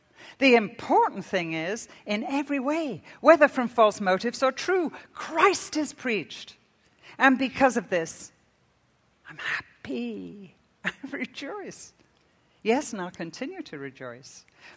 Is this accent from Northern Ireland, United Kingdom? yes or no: no; Liverpool, North West England, United Kingdom; born there; I was born in Liverpool, England.